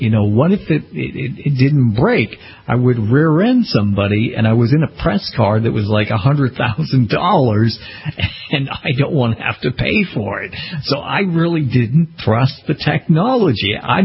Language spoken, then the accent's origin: English; Massachusetts, United States; which here started here in my home state of New England, Massachusetts, and now is all over the country.